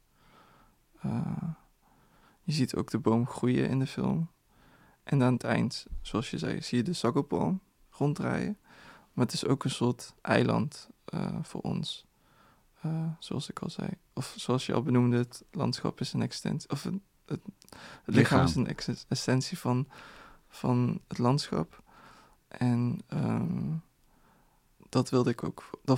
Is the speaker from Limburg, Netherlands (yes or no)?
yes; Sittard, Limburg, Netherlands; Ja, ik ben hier gewoon opgegroeid. Tuurlijk voel ik me verwant. Ik ben in Sittard opgegroeid.